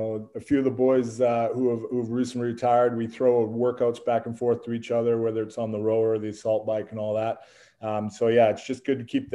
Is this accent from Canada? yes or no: yes; Squamish, British Columbia, Canada; also born or lived in Winnipeg; I was only in Winnipeg for a couple of weeks after I was born and my parents moved out west. Growing up in Squamish back in the 80s, it was very different to what it is now.